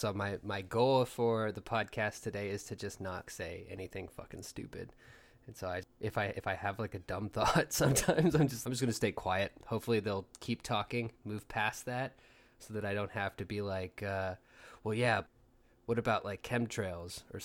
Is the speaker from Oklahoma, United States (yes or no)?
yes; Oklahoma, United States; man, I grew up in Oklahoma, right? So when I walk out of my house, I would see, you know, big open sky. You know, it's like a town of maybe, I grew up in a town of like 80,000 people.